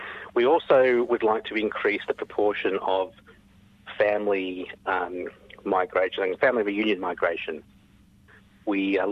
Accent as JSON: {"language": "English", "country": "Australia", "tie": "born there", "said": "Well, I'm Australian born."}